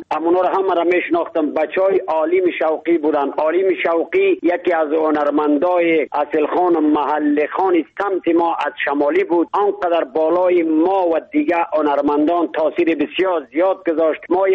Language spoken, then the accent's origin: Persian; Badakhshan, Afghanistan; چون خودم پامیری استم، از پامیری بدخشان افغانستان هستم